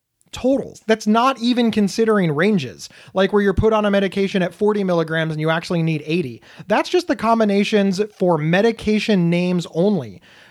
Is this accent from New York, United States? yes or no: yes; New York, United States; I think I'd be angry because I'm a New Yorker.